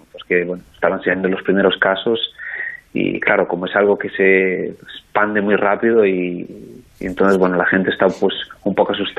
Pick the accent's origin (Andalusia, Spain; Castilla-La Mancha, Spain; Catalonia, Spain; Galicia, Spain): Galicia, Spain; Moaña; now in Piacenza, Italy; estaba acostumbrado a mi pueblo de Moaña, Vigo ya era grande, pues imagínate Tel Aviv